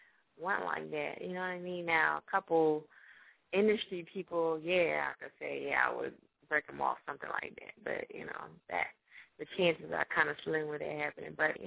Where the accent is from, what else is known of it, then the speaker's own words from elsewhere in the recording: New Jersey, United States; now in Shawhan, United States; I'm originally from Jersey, but I live in Shawhan, so.